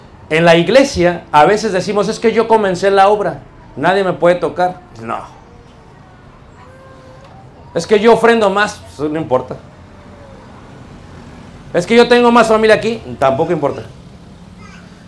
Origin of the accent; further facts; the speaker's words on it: Mexico City, Mexico; Y yo cuando era pequeño, en Ciudad de México, agarraba chapulines